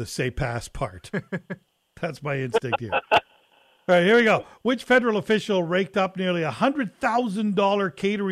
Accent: Quebec, Canada; But then again, I'm from Quebec.

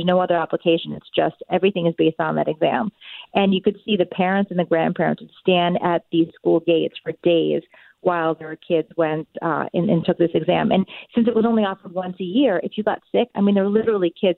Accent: United States; first language Japanese; English is a second language; So Japanese is actually my first language, though I grew up in the U.S. because mm-hmm. my mom is a first-gen immigrant from Japan.

